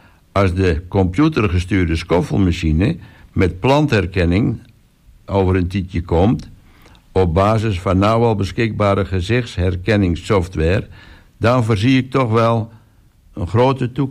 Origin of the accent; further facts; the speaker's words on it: Barsingerhorn, North Holland, Netherlands; Ik kom uit Barsingerhoren, vlak bij de West-Friese omringdiek, Oud-West-Friesland. Met in die tijd nog herkenbare vormen uit de middeleeuwen in het landschap.